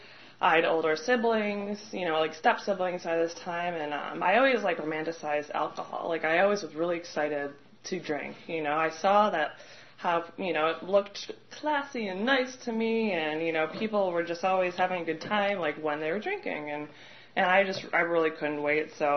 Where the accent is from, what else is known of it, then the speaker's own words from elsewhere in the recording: Illinois, United States; I was born and raised outside Chicago in Illinois. So I'm, from the north.